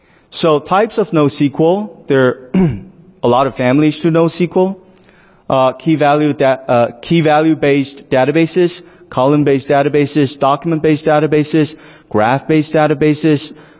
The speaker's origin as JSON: {"language": "English", "country": "Taiwan", "said": "are based out of Taipei, and we're all from Taiwan."}